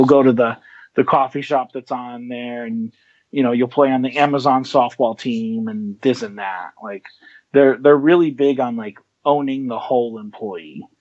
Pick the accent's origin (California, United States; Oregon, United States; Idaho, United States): Oregon, United States; Portland; I grew up in Portland, or outside of Portland, and Oregon is one of a limited number of states that has no sales tax.